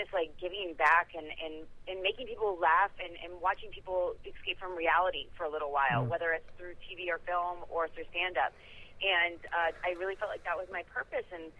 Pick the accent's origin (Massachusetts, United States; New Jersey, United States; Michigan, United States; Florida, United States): Florida, United States; Miami; now in Los Angeles, United States; And I grew up in Miami. I left my whole family and everything.